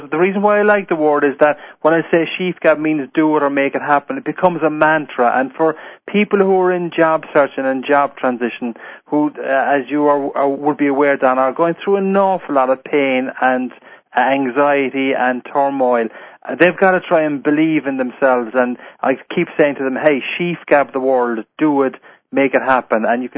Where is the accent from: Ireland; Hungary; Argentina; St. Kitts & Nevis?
Ireland; moved away as an adult; also born or lived in United Kingdom; now in United States; I came over 11 years ago. I was VP of marketing with Unilever Food Service at that stage, and that's what brought me over here. So I left my homeland, Ireland. I'd been working in the UK for a couple of years